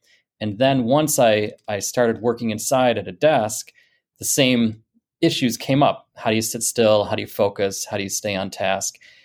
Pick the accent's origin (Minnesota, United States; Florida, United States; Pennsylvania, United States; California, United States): Minnesota, United States; St. Paul; I grew up in St. Paul, Minnesota, and I was just not a good, I was that kid who could not sit still